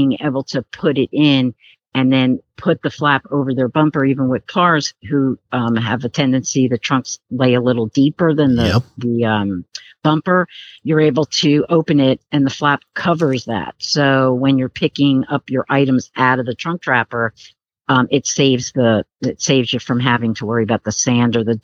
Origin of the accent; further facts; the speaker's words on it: New Jersey, United States; We're originally from New Jersey.